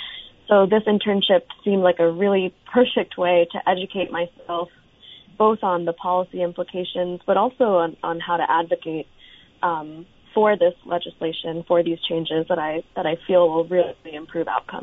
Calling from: Long Island, New York, United States; I'm calling from Long Island, New York. I'm a student at Stony Brook School of Medicine.

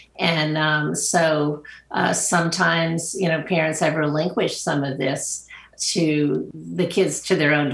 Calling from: Long Island, New York, United States; I'm joining you from Long Island, New York.

